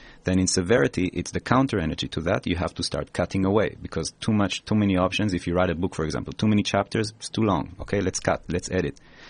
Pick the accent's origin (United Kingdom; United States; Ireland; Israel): Israel; Because I know, I grew up in Israel.